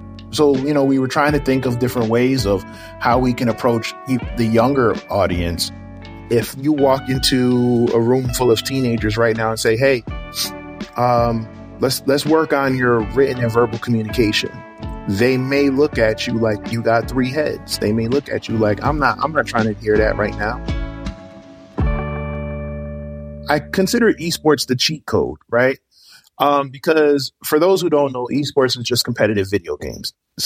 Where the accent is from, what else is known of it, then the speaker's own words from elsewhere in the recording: Suwanee, Georgia, United States; I am from Sewanee, Georgia